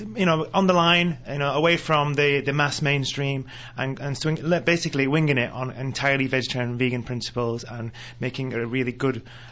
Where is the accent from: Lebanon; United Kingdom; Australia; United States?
United Kingdom; England; now in Vancouver, Canada; Well, I'm from England originally, but I've been in Vancouver since last October.